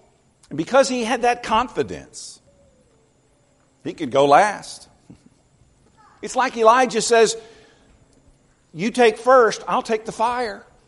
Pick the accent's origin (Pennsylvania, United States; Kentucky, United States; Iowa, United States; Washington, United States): Kentucky, United States; Louisville; You know, growing up in Louisville, Kentucky, people assume you know all about horse racing.